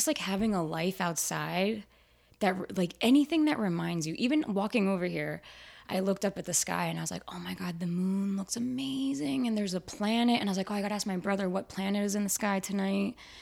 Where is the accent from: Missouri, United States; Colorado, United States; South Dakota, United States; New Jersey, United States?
New Jersey, United States; Oh, I grew up near Asbury Park.